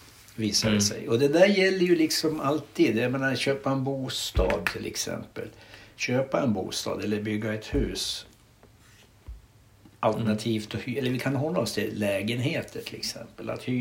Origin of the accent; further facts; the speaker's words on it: Västerås, Västmanland County, Sweden; Som du vet så vi är ju ur västeråsare, mormor och jag.